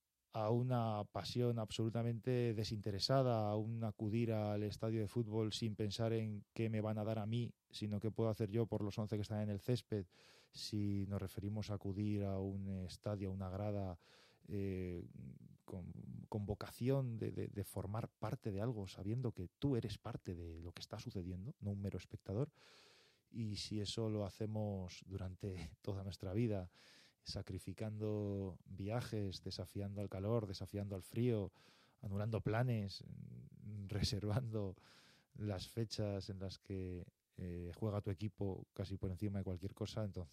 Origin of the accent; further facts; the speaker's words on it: Madrid, Community of Madrid, Spain; born there; mi familia es ferrolana, yo ya nací aquí en Madrid.